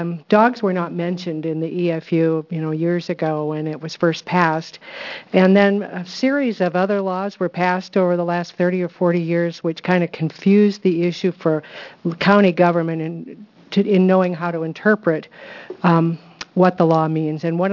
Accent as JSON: {"language": "English", "town": "Portland", "region": "Oregon", "country": "United States", "said": "For the record … from Portland, Oregon."}